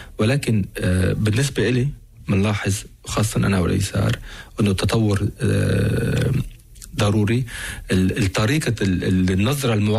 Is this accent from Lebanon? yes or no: yes; Lebanon; also born or lived in United Kingdom; نحن أنا وأليسار ربينا في بريطانيا، رحنا على الليسي فرنسي شارل غول وكنا ببريطانيا لأنه كانت أيام صعبة في لبنان.